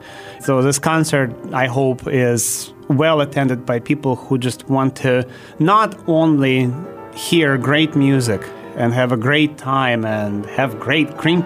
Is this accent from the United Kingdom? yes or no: no; Russia; now in United States; I'm from Russia, she's from Belarus. And April 17th, we actually became the U.S. citizens. And we're very, very happy about this. And I came to this country in 1992.